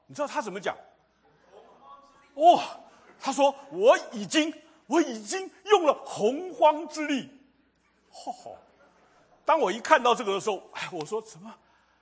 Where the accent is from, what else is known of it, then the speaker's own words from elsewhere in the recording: China; 这个就让我想起来，我们中国人对于宇宙的看法。